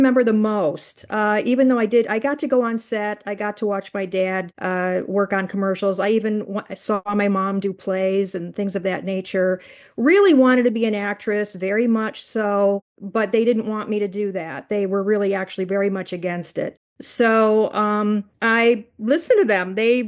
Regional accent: Glenview, Illinois, United States; also born or lived in Chicago; I grew up in the Chicagoland area. I was born in Chicago and raised in a suburb called Glenview.

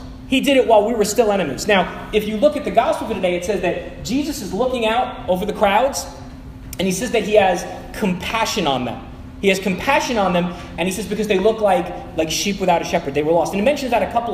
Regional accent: Manhattan, New York, United States; I know a lot of people in my hometown, Manhattan, felt that way when the towers fell. And we had friends in the towers. I had friends in the towers.

